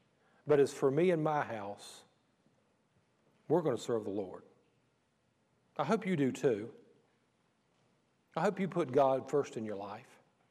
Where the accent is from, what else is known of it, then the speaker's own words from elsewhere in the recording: Vinton, United States; I grew up in Vinton in a subdivision that had about 65 homes in it.